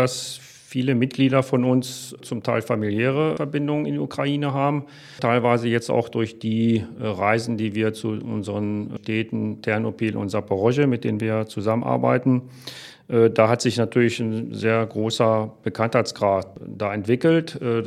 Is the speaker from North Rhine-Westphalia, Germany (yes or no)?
no; Braunschweig, Lower Saxony, Germany; also born or lived in France; Ich bin, wie man am Namen schon hören kann, gebürtiger Franzose, lebe aber schon seit meinem 7. Lebensjahr hier in Braunschweig, also schon 55 Jahre.